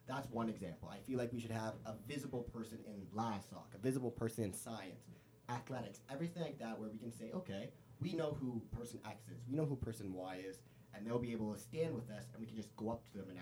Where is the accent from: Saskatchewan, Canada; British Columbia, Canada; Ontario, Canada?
Ontario, Canada; Windsor; I was living there for 10 years, then I came here for high school, but I'm technically from Windsor, Ontario.